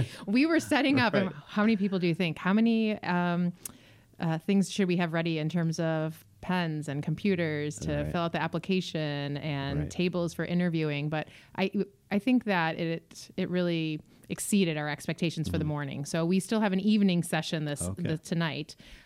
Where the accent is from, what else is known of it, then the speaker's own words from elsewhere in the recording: Crystal Lake, Illinois, United States; I was born and raised in Crystal Lake, and so I attended Crystal Lake School District.